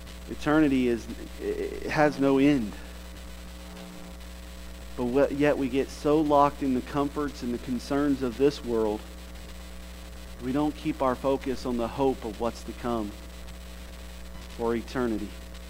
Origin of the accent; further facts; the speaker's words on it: Jacksonville, Florida, United States; I grew up in Jacksonville